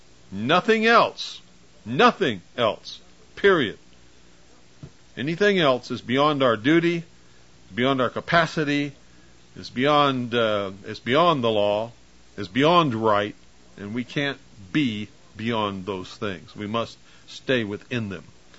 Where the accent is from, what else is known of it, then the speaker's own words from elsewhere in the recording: United States; I'm not a communist. I don't know about you. I'm an American.